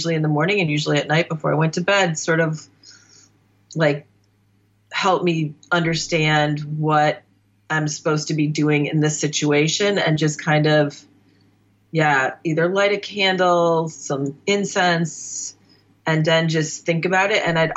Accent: Illinois, United States; I grew up in Northern Illinois. It was very rural at the time.

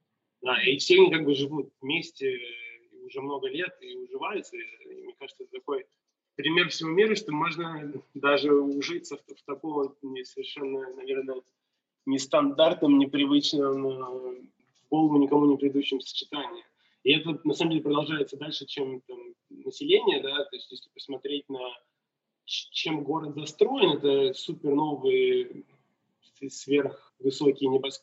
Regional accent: Russia; now in New York, United States; если у меня ностальгия там, по России, по моему родному городу, да, в России, она из того, что я там вырос.

